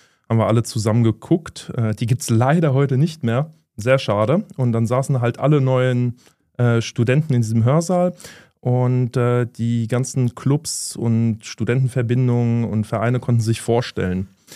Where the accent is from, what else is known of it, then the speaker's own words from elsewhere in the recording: Wiesbaden, Hesse, Germany; Ja, ich bin in Wiesbaden aufgewachsen, ganz genau.